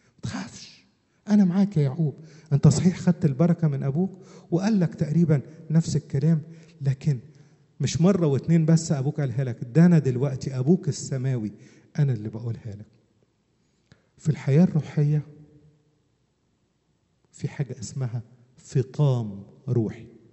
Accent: Upper Egypt, Egypt; واحده فقريه معلش انا صعيدي

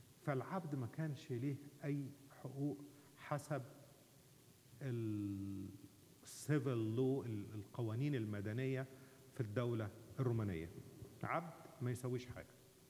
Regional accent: Egypt; زي ما بنقول عندنا في مصر

